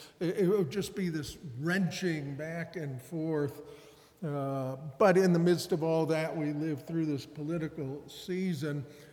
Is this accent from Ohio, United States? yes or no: yes; Cincinnati, Ohio, United States; And I grew up in Cincinnati, so I was surprised to find that little connection.